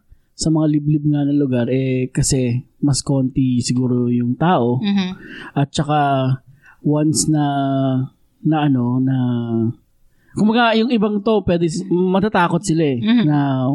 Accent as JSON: {"language": "Tagalog", "town": "Tacurong", "region": "Soccsksargen", "country": "Philippines", "tie": "born or raised there", "said": "sa probinsya namin, sa Sultan Kudarat, Tacorong, shout out sa inyo dyan."}